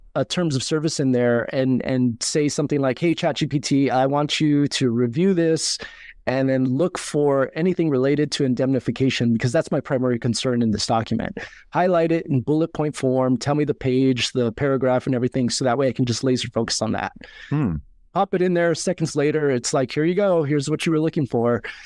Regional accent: Los Angeles, California, United States; I grew up in a community. I grew up in East

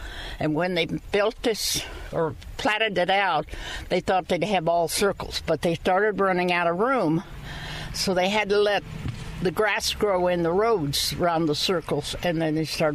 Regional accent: Knoxville, United States; they found out I was from Knoxville

